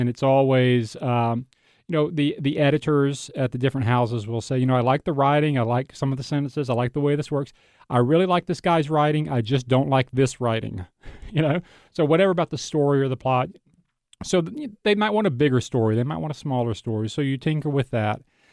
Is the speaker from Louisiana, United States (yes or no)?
yes; Louisiana, United States; I grew up on the Louisiana-Arkansas border. My maternal grandmother lived just across the border in Columbia County, where most of these stories take place, and I lived on the Louisiana side, my parents.